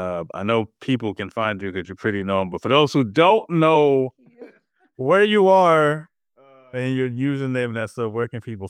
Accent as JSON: {"language": "English", "town": "St. Louis", "region": "Missouri", "country": "United States", "tie": "born or raised there", "said": "I'm born and raised in St. Louis. That's where I live."}